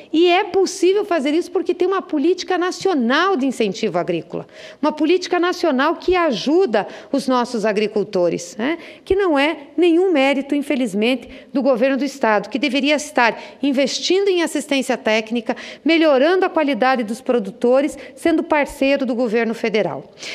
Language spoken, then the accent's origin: Portuguese; Paraná, Brazil; sou paranaense, venho de um estado cuja base da economia é a agricultura.